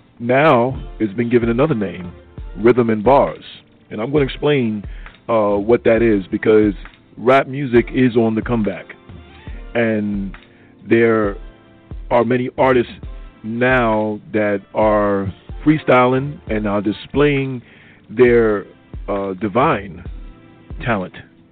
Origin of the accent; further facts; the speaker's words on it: New York, United States; I am from New York originally, and I know a little bit about rap